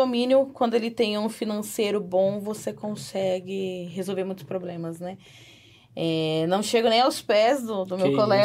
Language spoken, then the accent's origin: Portuguese; São Paulo, Brazil; Sou paulista, tenho 35 anos.